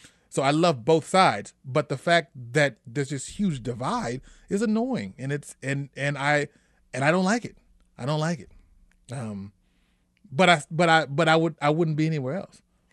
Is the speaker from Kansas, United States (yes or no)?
yes; Kansas, United States; I grew up in Wyandotte County, which is definitely predominantly Black.